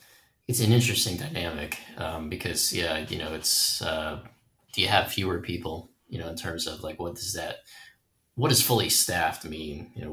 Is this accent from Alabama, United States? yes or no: no; Brooklyn, New York, United States; which makes no sense since I'm from Brooklyn.